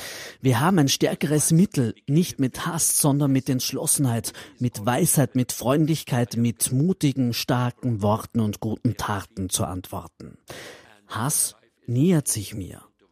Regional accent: Palestine; now in Canada; Aber ich stamme aus Palästina.

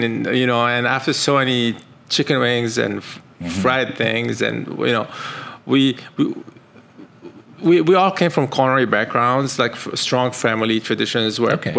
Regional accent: Lebanon; also born or lived in France; So I grew up mostly in Lebanon.

